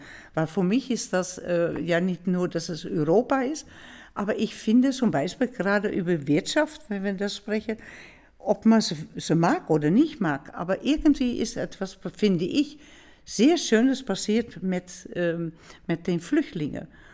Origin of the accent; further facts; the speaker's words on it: Netherlands; German is a second language; weil ich bin ja als Niederländerin damals also in eingeladen gewesen von der russischen Botschaft.